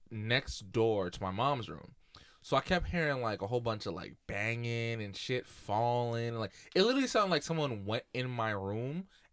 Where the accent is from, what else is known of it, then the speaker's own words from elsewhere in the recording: Jamaica; also born or lived in Brooklyn, United States; Oh, yeah, definitely. I'm fucking Jamaican.